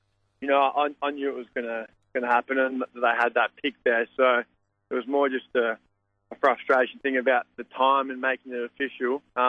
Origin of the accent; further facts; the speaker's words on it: South Australia, Australia; so I had no choice but to be back in my home state playing for, you know, a big club in South Australia